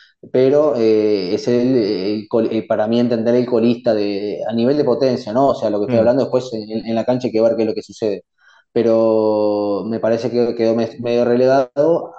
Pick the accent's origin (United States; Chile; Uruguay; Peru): Uruguay; Yo lo vivo con Uruguay, que es el que estoy siguiendo, obviamente, en mi país.